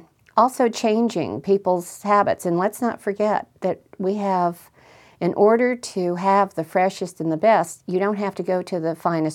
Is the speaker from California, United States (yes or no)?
yes; San Francisco, California, United States; I grew up in San Francisco, and the history of the neighborhoods, certainly after World War II, was that people kept their victory gardens going.